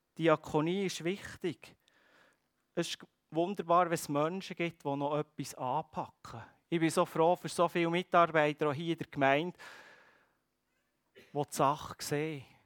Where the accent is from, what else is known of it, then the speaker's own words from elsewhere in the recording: Switzerland; ich glaube, gerade als Schweizer ist uns das sehr vertraut.